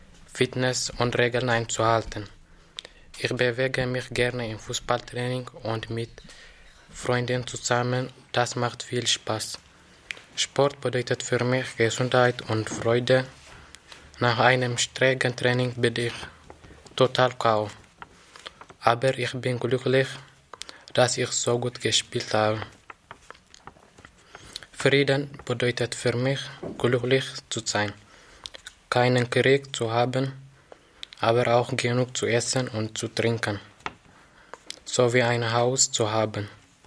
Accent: Eritrea; ich komme aus Eritrea, ich bin 14 Jahre alt.

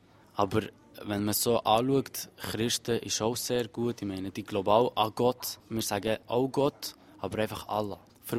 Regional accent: Albania; now in Switzerland; In der Schweiz gehe ich eher weniger in die Moschee, aber bei meiner Heimat, das ist in Albanien, dort gehe ich also fast jeden Tag.

